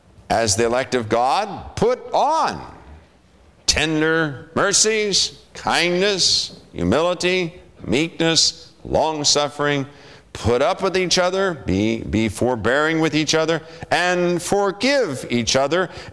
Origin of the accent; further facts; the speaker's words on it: West Virginia, United States; I am from West Virginia.